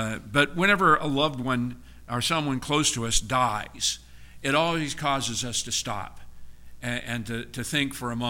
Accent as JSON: {"language": "English", "town": "Palmer", "region": "Alaska", "country": "United States", "tie": "born or raised there", "said": "I'm from Alaska, a little town called Palmer."}